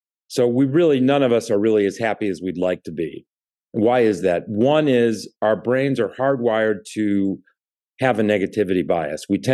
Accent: Chicago, Illinois, United States; We're both from the Chicago area. We both ended up out here.

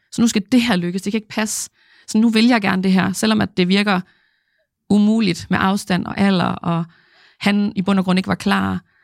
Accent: Randers, Central Denmark Region, Denmark; alle de traumatiserende minder, jeg havde derhjemme i Randers

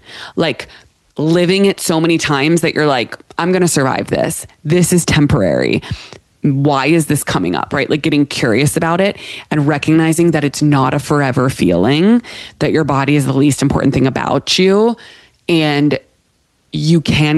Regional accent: Pennsylvania, United States; This past weekend, I flew to Pittsburgh. That's where my parents still live. That's like my hometown outside of Pittsburgh.

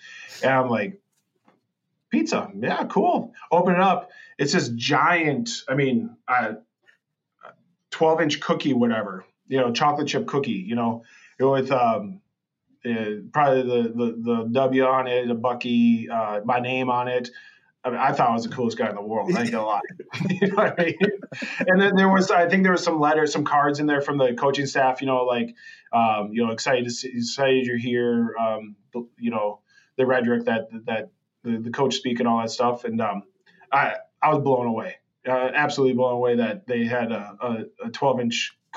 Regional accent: Wisconsin, United States; no other place I'd rather play, you know, than for my home state Badgers

